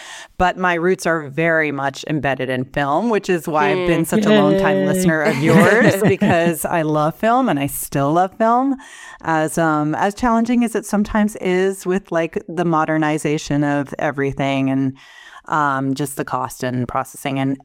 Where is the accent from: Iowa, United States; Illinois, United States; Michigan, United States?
Iowa, United States; also born or lived in New York; I grew up in Iowa, between Iowa and New York.